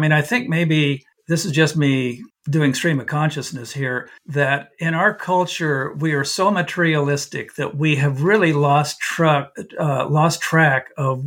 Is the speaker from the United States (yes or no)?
yes; Oregon, United States; born or raised there